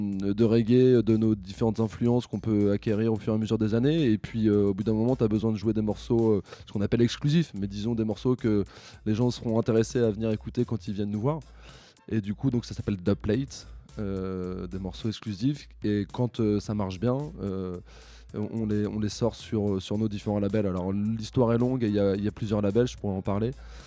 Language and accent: French; Normandy, France; parce que je suis normand à la base